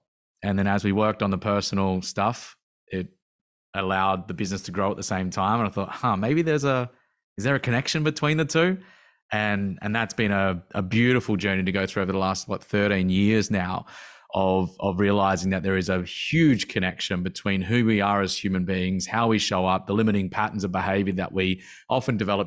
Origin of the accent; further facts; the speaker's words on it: Australia; I was born in Outback Australia and did all my schooling out there.